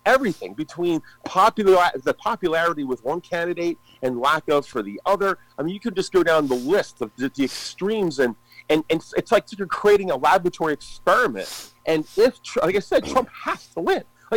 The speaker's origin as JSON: {"language": "English", "town": "Philadelphia", "region": "Pennsylvania", "country": "United States", "said": "I mean, I come from Philadelphia, so I always think of Philly and New York and all these big cities."}